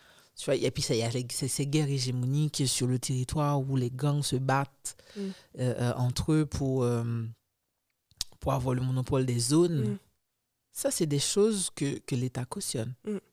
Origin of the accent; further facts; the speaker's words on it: Haiti; Quand je regarde ma réalité en tant qu'haïtienne, la réalité des femmes dans mon pays